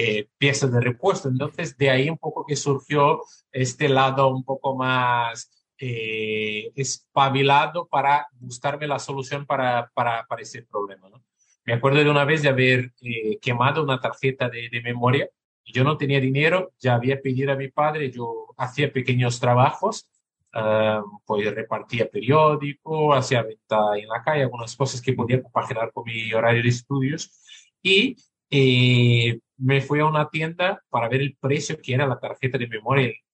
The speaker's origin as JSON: {"language": "Spanish", "country": "Brazil", "moved": "as an adult", "lives_now": "Spain", "said": "Yo soy brasileño y trabajaba y ya había estudiado."}